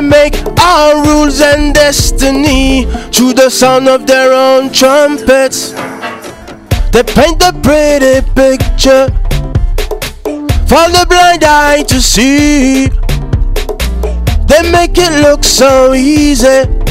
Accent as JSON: {"language": "English", "country": "Cameroon", "tie": "born or raised there", "also_born_or_lived": "Paris, France", "said": "I was born in Paris, grew up in Cameroon, West Africa, and did a lot of travels in the Caribbean, West Indies, South America."}